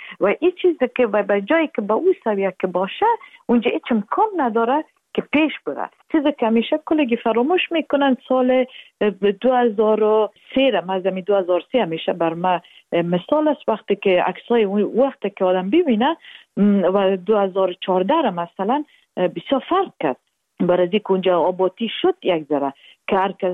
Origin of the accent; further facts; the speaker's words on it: Afghanistan; بگویم که امه ما افغان هستیم